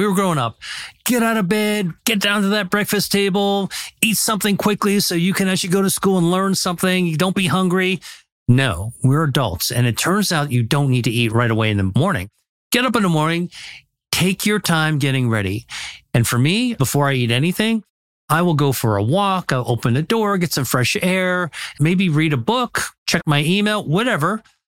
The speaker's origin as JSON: {"language": "English", "country": "United States", "tie": "born or raised there", "said": "I came from America. I landed in Italy."}